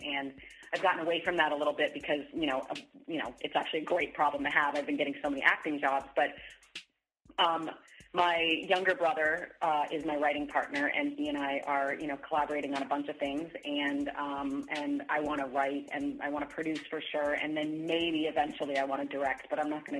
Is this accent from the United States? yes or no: yes; New Hampshire, United States; he was the first person I saw when I was growing up in New Hampshire